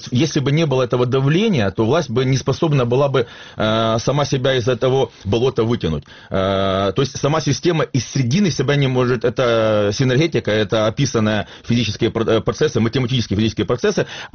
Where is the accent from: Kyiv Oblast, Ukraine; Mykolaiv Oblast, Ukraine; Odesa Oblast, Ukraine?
Mykolaiv Oblast, Ukraine; Mykolaiv; Я как уроженец Николаева